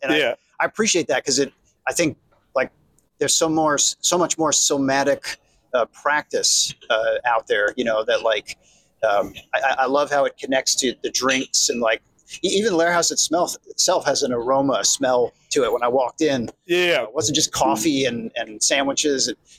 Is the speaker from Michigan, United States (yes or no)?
no; Long Island, New York, United States; also born or lived in Queens; I grew up in Long Island, and also Queens. So floated between.